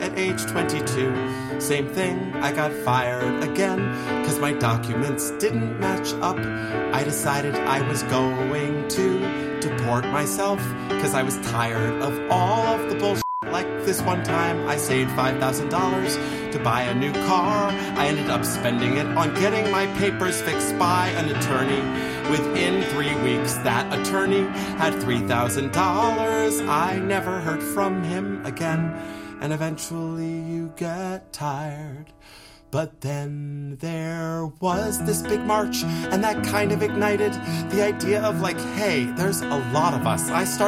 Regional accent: Dallas, Texas, United States; also born or lived in Mexico; So my story is this, born in Mexico, raised in the United States. Undocumented. I grew up in South Oak Cliff, which is the poor part of Dallas.

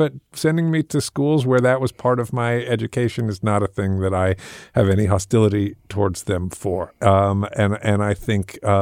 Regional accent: England, United Kingdom; I'm an atheist, and my parents were atheists. I was raised an atheist, but I grew up in England, and I wound up going to Church of England schools.

